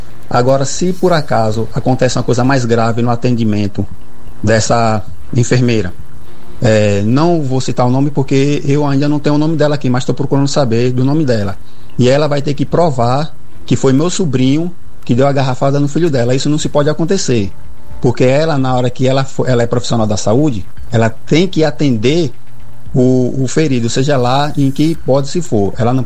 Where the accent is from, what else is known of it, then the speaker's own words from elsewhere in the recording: Estiva, Bahia, Brazil; sou de Estiva e estou aqui para fazer uma denúncia